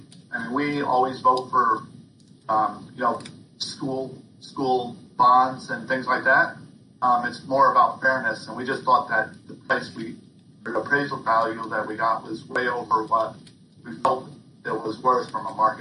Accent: Camas, Washington, United States; We're from Camas originally.

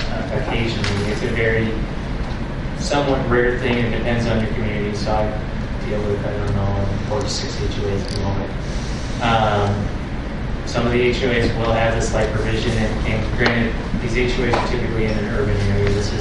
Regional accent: Arizona, United States; I know, I grew up in HOA in Arizona.

